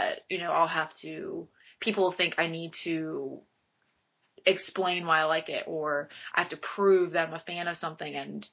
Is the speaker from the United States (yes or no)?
yes; United States; Well, I grew up in America, so I pretty much watched it on a Toonami, like, every day.